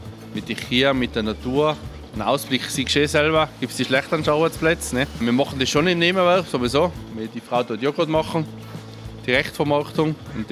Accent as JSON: {"language": "German", "region": "Tyrol", "country": "Austria", "said": "Wir sind Tiroler, wir sind alle Tiroler"}